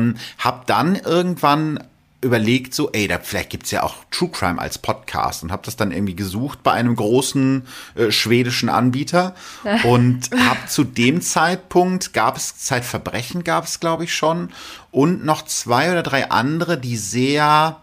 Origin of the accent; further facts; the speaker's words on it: North Rhine-Westphalia, Germany; Ein Fettvermischer, sagt man bei uns in Ostwestfalen.